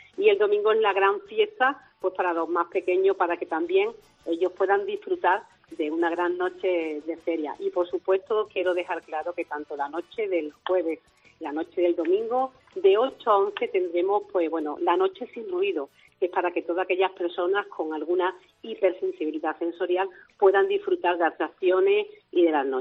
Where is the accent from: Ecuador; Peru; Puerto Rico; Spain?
Spain; Bormujos, Andalusia; Como solemos decir aquí los que somos de Bormujos